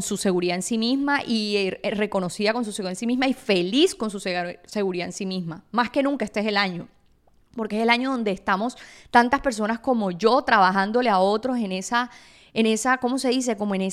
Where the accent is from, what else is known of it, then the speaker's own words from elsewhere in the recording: Sincelejo, Sucre, Colombia; born there; En Sincelejo, donde yo nací, soy afortunada de haber nacido ahí